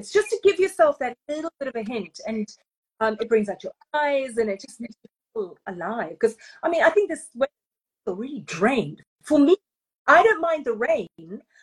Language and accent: English; United Kingdom; we're British, we'll deal with it.